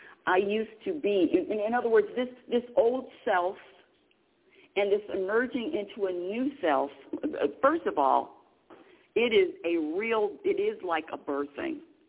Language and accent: English; California, United States; And, you know, I'm from California.